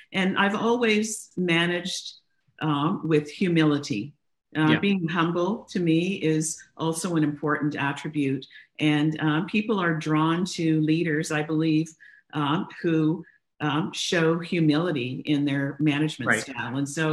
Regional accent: London, Ontario, Canada; I am a girl from London, Ontario, Canada

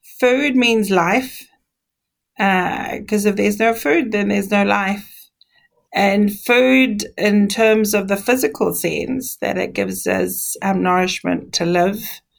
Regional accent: Tonga; I've not come across a nutritionist or dietitian when I grew up back in Tonga.

